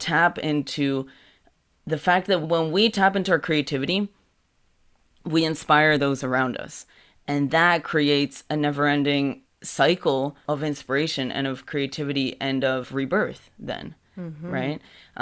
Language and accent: English; Mexico; how is it that I'm from Mexico, but I know very little really about the music of where I'm from?